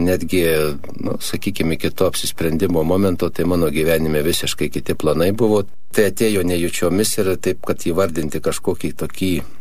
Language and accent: Lithuanian; Kaunas, Kaunas County, Lithuania; gimiau, užaugau Vilijampolėje, Kaune